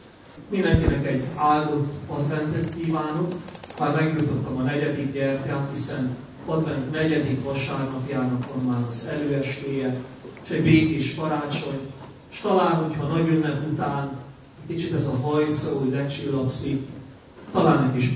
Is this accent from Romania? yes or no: yes; Zimandu Nou, Arad County, Romania; itt Aradon, a szülővárosomban, az imánban nevelkedtem, de itt születtem és itt is kereszteltek. Itt jártam középiskolában.